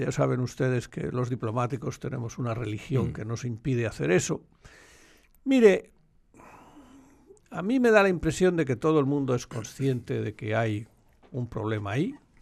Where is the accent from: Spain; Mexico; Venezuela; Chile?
Spain; Madrid, Community of Madrid; yo soy de Madrid, y mi trabajo es defender y proteger a todo el país y representarlo.